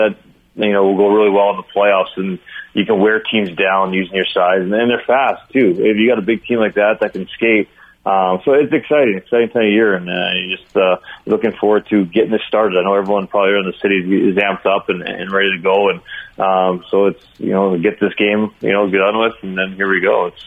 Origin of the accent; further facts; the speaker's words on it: Winnipeg, Manitoba, Canada; But I'm born and raised in Winnipeg